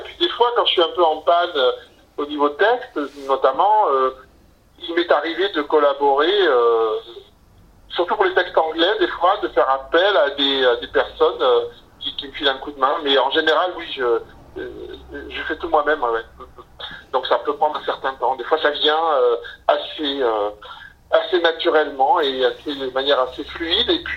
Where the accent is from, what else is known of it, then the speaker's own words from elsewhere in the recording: Provence-Alpes-Côte d'Azur, France; Dans ma famille méridionale, parce que moi je viens des Alpes-Maritimes, j'ai des origines italiennes et méridionales